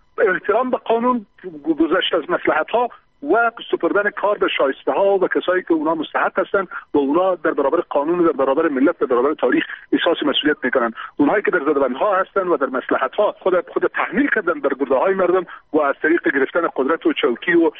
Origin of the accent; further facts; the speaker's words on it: Afghanistan; به عنوان یک افغان در داخل افغانستان، در داخل خاک خود، در داخل وطن خود، در شهر عزیز خود که عمر خود تیر کردیم